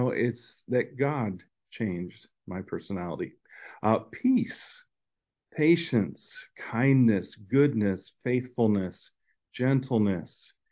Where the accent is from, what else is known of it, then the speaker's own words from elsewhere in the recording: Chile; English is a second language; I think it's because I grew up in Chile. Okay. So I'm very Latino.